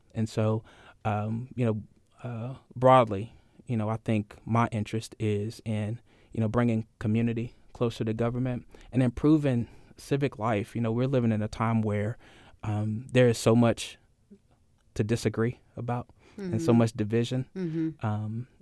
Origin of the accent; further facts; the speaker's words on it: Alabaster, Alabama, United States; that I had the chance to learn from as a young person growing up in Alabaster, Alabama.